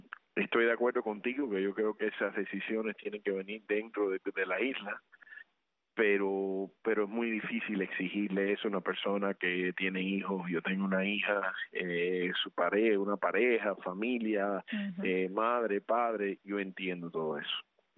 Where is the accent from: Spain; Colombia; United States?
United States; Yo como cubano-americano, me sentí insultado por ambos lados.